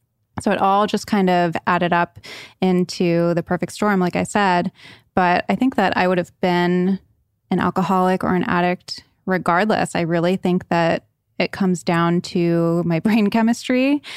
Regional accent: Rhode Island, United States; I grew up in Rhode Island, really had everything, had a lot of opportunities and had a lot going on.

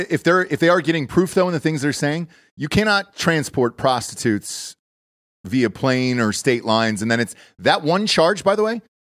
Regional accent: Atlanta, Georgia, United States; Now, I'm from Atlanta. I know what the fucking Gold Club is, for Christ's sakes.

